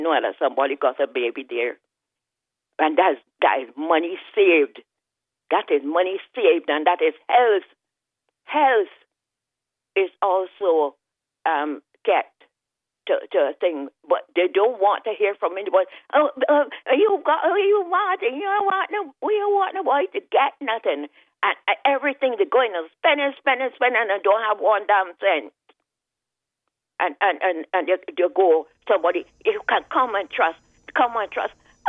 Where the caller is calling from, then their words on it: Caveville, Saint Michael, Barbados; Number 24, Dunder Park, Caveville, St. Michael.